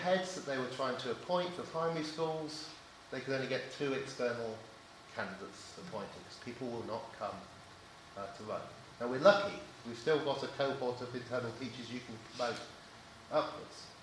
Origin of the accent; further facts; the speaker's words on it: Oxford, South East England, United Kingdom; when I was growing up in Oxford in the 1970s and early 80s